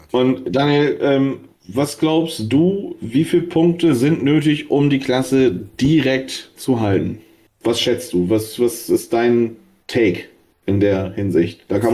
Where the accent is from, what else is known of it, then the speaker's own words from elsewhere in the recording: Bremen, Germany; Also auch ich als Bremer habe, glaube ich, mehr Respekt vor einer Relegation als vor dem direkten Abstieg.